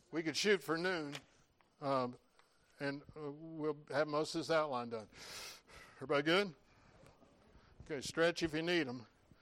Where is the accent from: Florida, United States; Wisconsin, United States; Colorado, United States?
Florida, United States; I'm thinking, I'm from Florida. We need 1 inch a week just to let the grass grow.